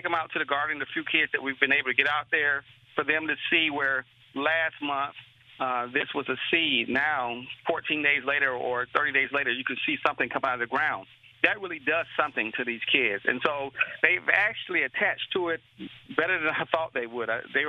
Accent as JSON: {"language": "English", "region": "Florida", "country": "United States", "tie": "born or raised there", "also_born_or_lived": "Cleveland, Tennessee", "said": "Originally, I was born in Cleveland, Tennessee, and originally I spent most of my time in Florida, South Florida."}